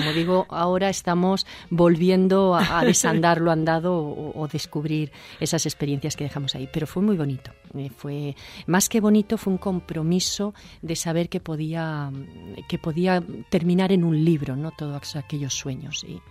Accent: Spain; also born or lived in Germany; yo nací en Alemania, mis padres valencianos se fueron allí a trabajar. Eran los años 60, unos años de mucha emigración aquí en España. Y estuve tan solo un año, con lo cual yo no llegué a conocer nada de Alemania.

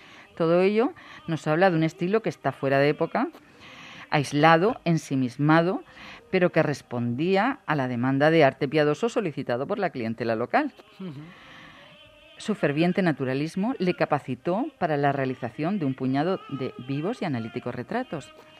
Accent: Valencian Community, Spain; me considero que, vamos, súper afortunada como valenciana.

